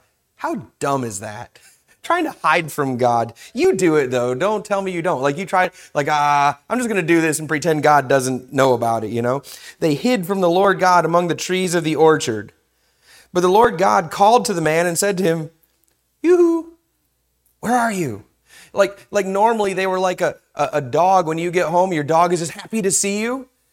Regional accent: Michigan, United States; I grew up in Michigan. It's kind of a rivalry thing.

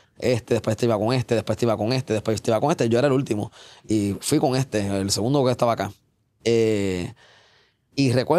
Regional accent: Puerto Rico; yo dije una realidad como ciudadano, como artista, como ser humano, como puertorriqueño.

